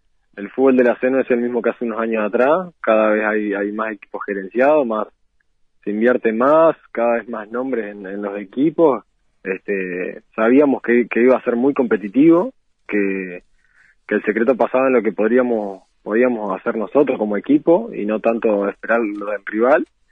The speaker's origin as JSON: {"language": "Spanish", "region": "Durazno", "country": "Uruguay", "tie": "born or raised there", "said": "Yo soy de acá, de Durazno, del Club Artigas, surgí de acá, hice todas las inferiores acá. Y sí, ya fui con 17 años para Danubio ahí"}